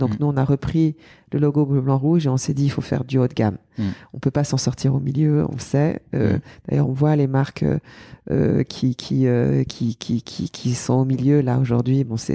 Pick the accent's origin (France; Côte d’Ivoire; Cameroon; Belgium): France; nous, en tant que Français, on a une esthétique qui peut vraiment prendre la parole